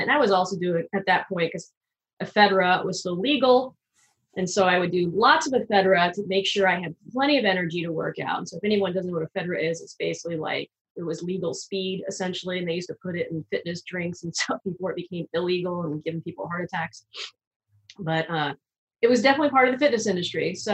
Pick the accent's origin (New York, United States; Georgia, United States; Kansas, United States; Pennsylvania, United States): Georgia, United States; Atlanta; I mean, I grew up in Atlanta, Georgia, and I got into the health club business right out of college